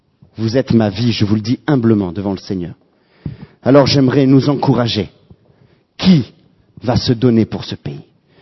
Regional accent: France; je reste en France, je suis français, et je veux mon pays.

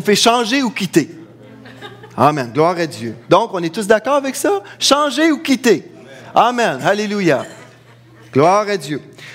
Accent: Quebec, Canada; Je suis Québécois d'origine irlandaise. Mon père, son père … est venu au Canada quand il avait 30 ans. Il est parti de l'Irlande et puis il est venu ici.

